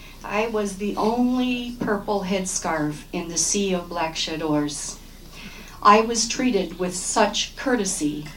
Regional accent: United States; I am an American Iranian.

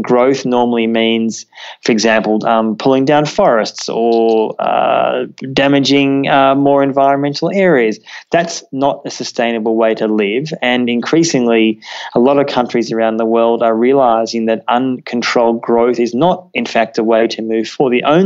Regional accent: Australia; I'm originally from Australia.

